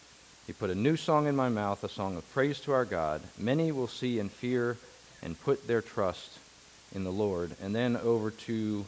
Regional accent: New Jersey, United States; we lived in New Jersey, in South Jersey. I was born in the South. Technically, I was born in the South.

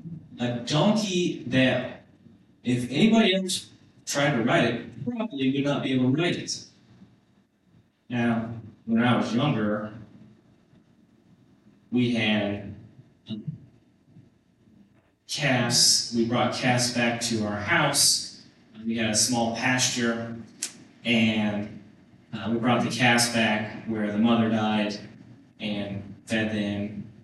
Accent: Kansas, United States; I grew up in Kansas. We had cows. Had horses

